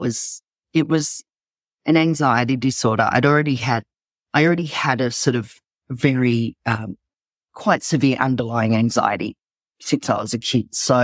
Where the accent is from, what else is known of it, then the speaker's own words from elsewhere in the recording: Sydney, New South Wales, Australia; from Sydney, Australia